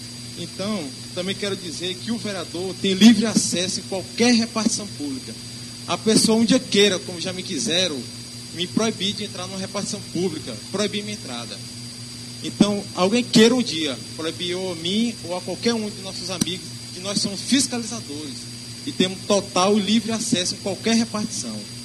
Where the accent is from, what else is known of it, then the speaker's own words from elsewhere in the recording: Guadalupe, Piauí, Brazil; also born or lived in Teresina; Eu passei 8 anos em Teresina, quando eu falava e comentava, e os amigos perguntavam, de onde você é? Eu falava de Guadalupe.